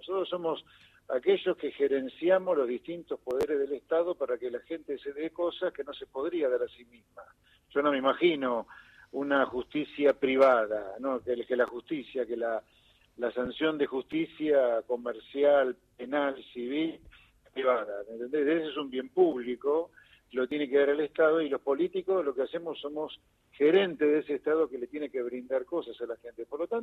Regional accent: Buenos Aires Province, Argentina; born there; soy bonaerense de nacimiento, vivo en la provincia de Buenos Aires, laburo en la provincia de Buenos Aires como entidad privada

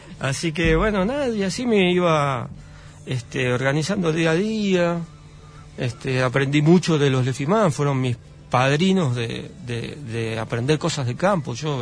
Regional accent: Florida, Buenos Aires Province, Argentina; De Florida, Vicente López, toda esa parte.

